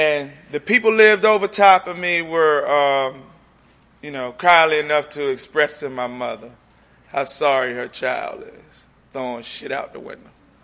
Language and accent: English; New Jersey, United States; born there; I really didn't have a problem in my early years, because I was born in Jersey.